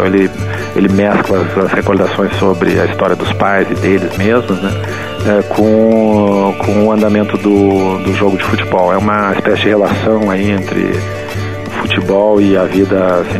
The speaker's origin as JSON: {"language": "Portuguese", "town": "Porto Alegre", "region": "Rio Grande do Sul", "country": "Brazil", "tie": "born there", "said": "eu nasci em Porto Alegre em 73"}